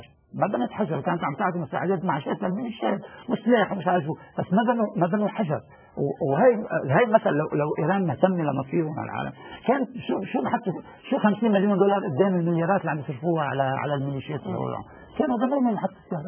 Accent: Lebanon; أنا اليوم ما بقول شيعي أنا لبناني انتقلت من شيعيتي للبنانيتي

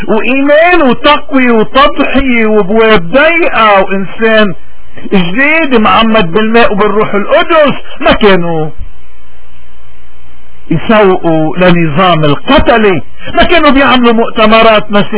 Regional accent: Lebanon; هودي معقولة هني منا بيشبهونا نحن كلبنانية كمسيحية.

